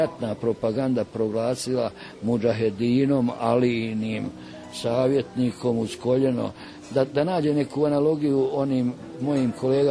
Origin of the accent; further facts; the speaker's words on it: Bosnia & Herzegovina; Mi smo ljudi Bosanci, ljudi kompromisa